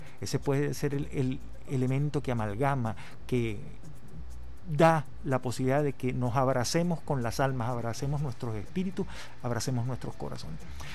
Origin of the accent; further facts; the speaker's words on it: Venezuela; Es para tratar de construir, reafirmar nuestra identidad como venezolano